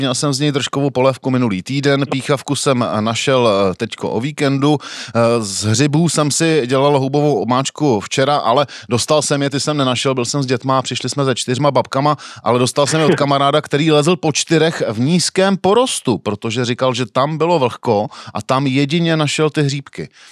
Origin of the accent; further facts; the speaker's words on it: South Bohemian Region, Czechia; Já mám zprávy z jižních Čech, odkud pocházím a kde žiju